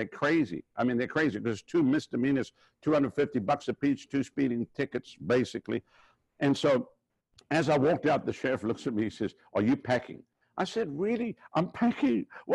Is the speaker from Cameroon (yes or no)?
no; South Africa; moved away as an adult; now in United States; I come from South Africa. I've lived through communist communism runs my country. And so when I came to America, I was only, 25, 26 when I first got here.